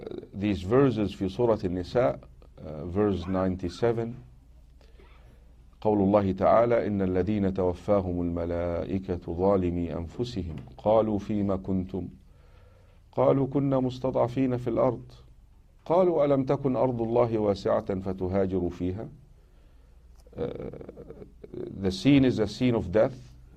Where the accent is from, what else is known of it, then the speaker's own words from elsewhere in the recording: Egypt; now in Colorado, United States; I'm from Colorado. I'm in charge of a community center there for the community. And I'm a father. I migrated also, like a lot of you here, from Egypt. I've been in this country for almost 25 years.